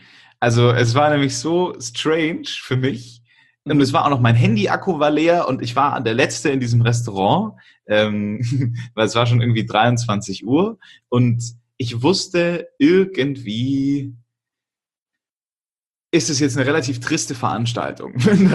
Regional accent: Augsburg, Bavaria, Germany; also ich komme ja aus Augsburg

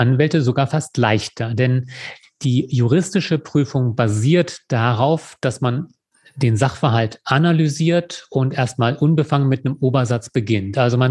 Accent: Lower Saxony, Germany; born there; Und jetzt sehe ich auch nicht so richtig biodeutsch aus, obwohl ich gebürtiger Niedersachse bin.

